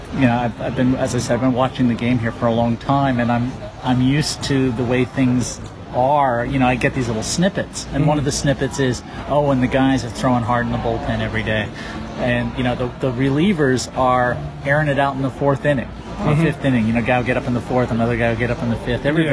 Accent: United States; I mean, I grew up in the States, but I've watched so much more Japanese baseball in my life

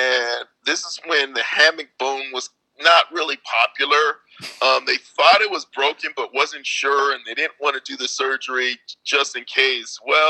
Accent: San Francisco, California, United States; moved away as an adult; Number one was easy because I grew up in San Francisco.

